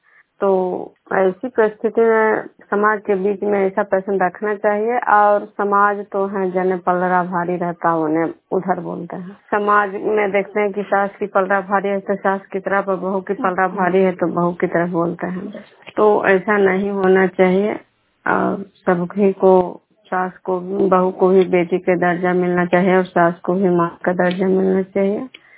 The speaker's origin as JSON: {"language": "Hindi", "town": "Vishnupur", "region": "Bihar", "country": "India", "said": "मैं विष्णुपुर ग्राम खड़गा पंचायत नालंदा जिला नवनसा प्रखंड के निवासी हूँ।"}